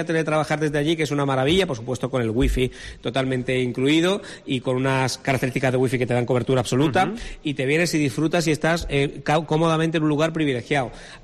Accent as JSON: {"language": "Spanish", "town": "Málaga", "region": "Andalusia", "country": "Spain", "said": "yo digo que soy de Málaga"}